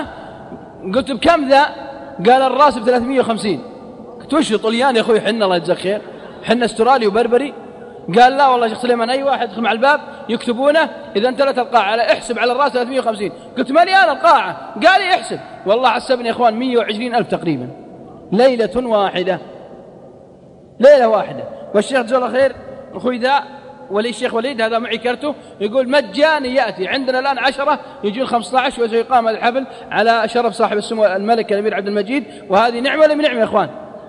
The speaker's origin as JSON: {"language": "Arabic", "town": "Unaizah", "region": "Al-Qassim", "country": "Saudi Arabia", "said": "تفكروا عندنا في القصيم في عنيزة"}